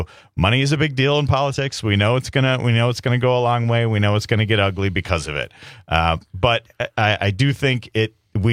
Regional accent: Wisconsin, United States; born or raised there

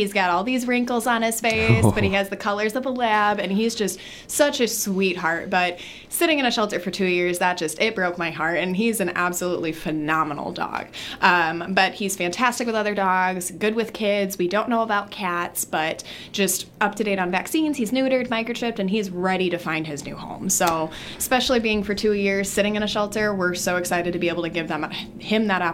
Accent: Indiana, United States; It actually is my hometown of where I used to live in Indiana

